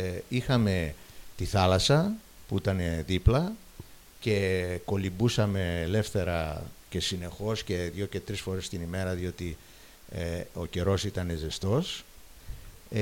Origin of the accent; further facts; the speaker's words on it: Egypt; δεν μεγάλωσα στη Χάλκη, μεγάλωσα στην Αίγυπτο σε μια παροικία Χαλκιτών.